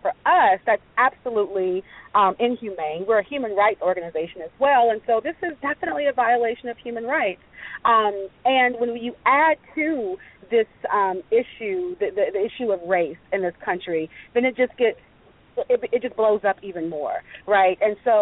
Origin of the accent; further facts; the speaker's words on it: the South, United States; And I'm born and raised in the South.